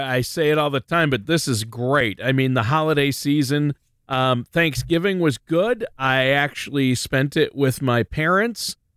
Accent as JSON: {"language": "English", "town": "Worthington", "region": "Minnesota", "country": "United States", "tie": "born or raised there", "said": "When I left my hometown of Worthington, Minnesota"}